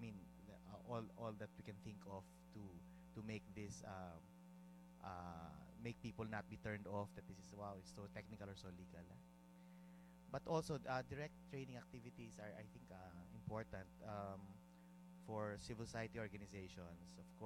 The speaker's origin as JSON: {"language": "English", "country": "Philippines", "said": "from the Philippines, member of APC as well."}